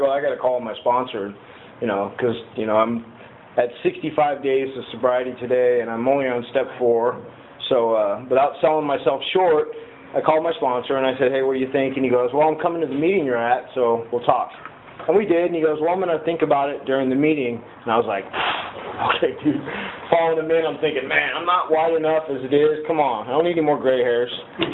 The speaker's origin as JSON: {"language": "English", "town": "Santa Maria", "region": "California", "country": "United States", "tie": "born there", "said": "I was born here in Santa Maria, April Fool's Day, 1971, to my dad George and my mom Doris."}